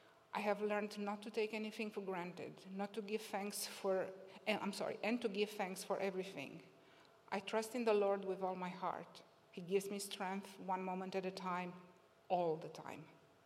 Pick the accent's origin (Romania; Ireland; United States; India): Romania; I was raised in Romania and in the Orthodox tradition.